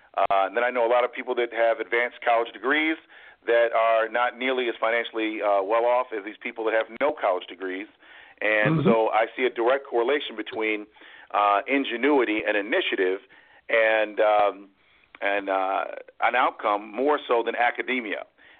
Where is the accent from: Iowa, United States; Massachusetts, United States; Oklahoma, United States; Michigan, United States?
Michigan, United States; Ann Arbor; I'm from Ann Arbor, Michigan. It's a suburban town. As an only African-American that would be driving down the street, I was pulled over constantly.